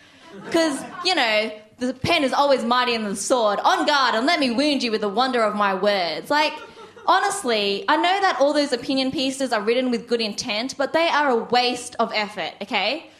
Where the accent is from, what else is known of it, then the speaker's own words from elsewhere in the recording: Australia; born there; even though I was born in Australia